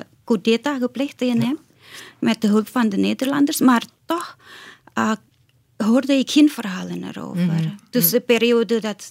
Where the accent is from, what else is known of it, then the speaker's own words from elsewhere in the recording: Indonesia; zo heb ik mijn thuisland op een heel andere manier kunnen bekijken